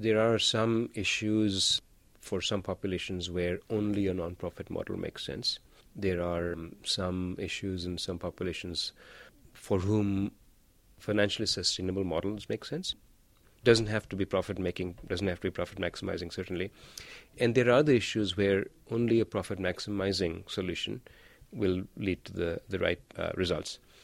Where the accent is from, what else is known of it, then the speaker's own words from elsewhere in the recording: India; When I was growing up in India, you know, lived a perfectly normal middle-class life right next to a slum.